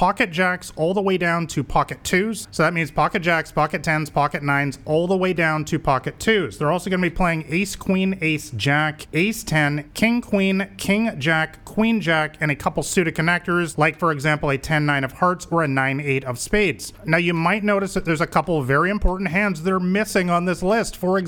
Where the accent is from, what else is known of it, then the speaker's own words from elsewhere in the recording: Canada; I'm from Canada, so you might already assume that I'm a big hockey fan